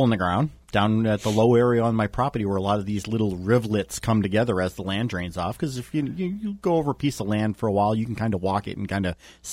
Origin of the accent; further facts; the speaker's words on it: New England, United States; And I came from New England. We had all kinds of artesian wells and, you know, spring water and stuff like that.